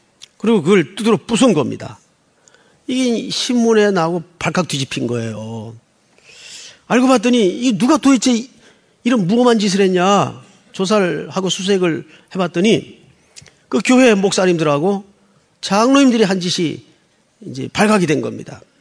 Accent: Yeongju, North Gyeongsang, South Korea; 저 경상북도에 가면 영주라는 촌 동네가 있습니다. 제 고향이기도 한데

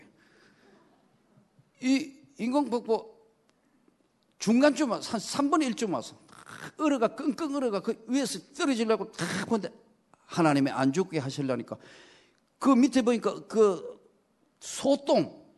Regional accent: Daegu, South Korea; moved away as an adult; now in Seoul, South Korea; 친한 친구니까 몸이 아파가 이제 고향인 대구에서 올라왔어. 올라와가 그 친구 보고 나니까

